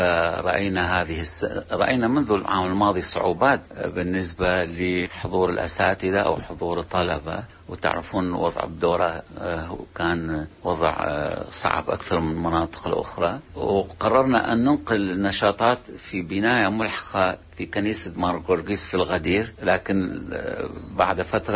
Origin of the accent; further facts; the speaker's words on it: Iraq; أنا كعراقي أفتخر بأن أقدم العراقيين كمثال يحبون التعايش أكثر من الشعوب الأخرى